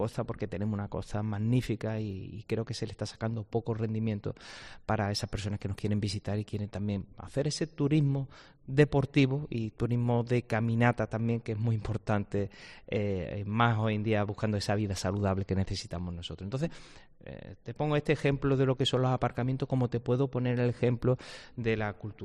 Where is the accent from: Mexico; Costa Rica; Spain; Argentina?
Spain; Benalmádena, Andalusia; Benalmádena Pueblo tiene el mismo o más, voy a decir más porque yo mi tierra la llevo en el corazón, ¿no?